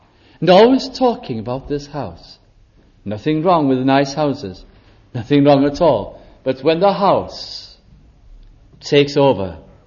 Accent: Wales, United Kingdom; speaking as a Welsh person regarding my own land.

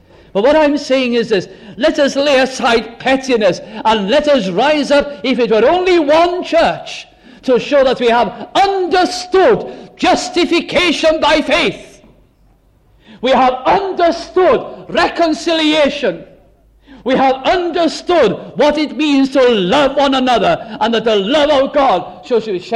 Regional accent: Wales, United Kingdom; As a nation, as Welsh people, we are famous.

